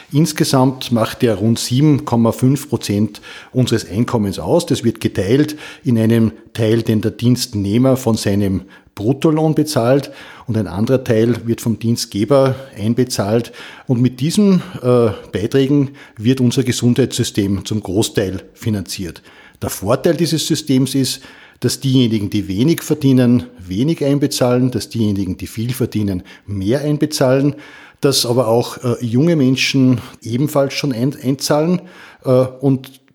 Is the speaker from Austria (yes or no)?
yes; Salzburg, Austria; Ich bin eigentlich Salzburger.